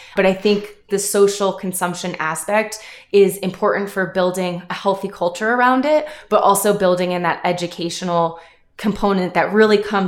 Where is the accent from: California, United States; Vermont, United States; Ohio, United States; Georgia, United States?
Ohio, United States; Cleveland; also born or lived in Washington, D.C.; now in Boulder, United States; I grew up in Cleveland outside the Midwest, and then I spent some time in the East Coast in the DC area. And I just really love Colorado and Boulder